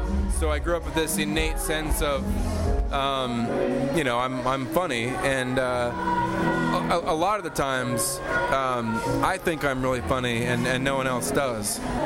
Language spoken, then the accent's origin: English; San Diego, California, United States; I'm not really from San Diego. I mean, I am, but I don't belong here.